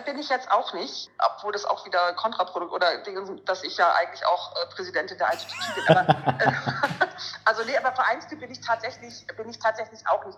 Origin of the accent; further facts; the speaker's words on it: Lübeck, Schleswig-Holstein, Germany; bei den Lübeckern bin ich Mitglied, weil das ist ja meine Heimatstadt, das ist ja da, wo ich herkomme.